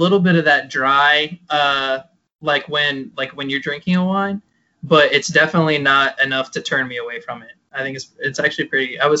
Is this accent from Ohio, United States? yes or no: yes; Ohio, United States; now in Cincinnati, United States; But I grew up in Northwest Ohio in a little town outside of Toledo, pretty far outside of Toledo.